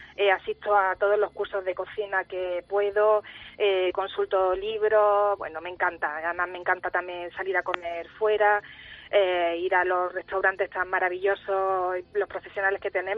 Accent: Jaén, Andalusia, Spain; yo además, como buena jiennense y jainera, lo defiendo

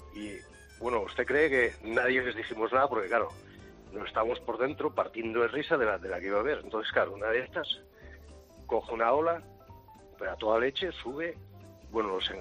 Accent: Asturias, Spain; Yo soy del norte de Asturias

